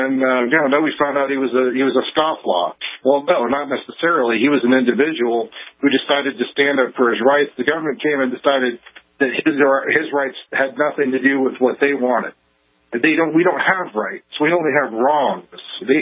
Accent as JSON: {"language": "English", "region": "California", "country": "United States", "lives_now": "Wyoming, United States", "said": "I'm from California, but I live in Wyoming now."}